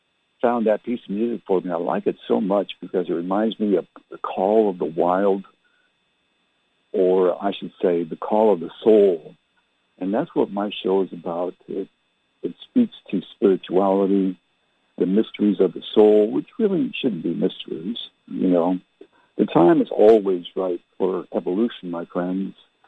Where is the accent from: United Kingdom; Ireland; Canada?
Canada; also born or lived in Germany; now in United States; I was born and raised in Canada. I'm a U.S. citizen now, but I was in Canada from 1954 when I was born to 1971.